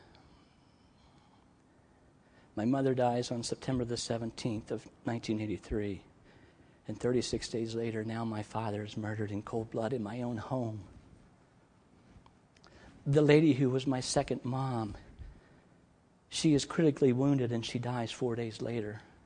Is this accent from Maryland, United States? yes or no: yes; Maryland, United States; also born or lived in California; But when I left California and went to Maryland instead of Florida, when I'm there at home in my hometown with my middle brother there